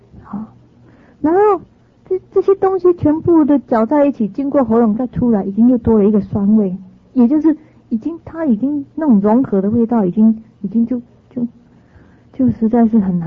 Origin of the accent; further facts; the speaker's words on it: Taiwan; 那么在我们台湾那边呢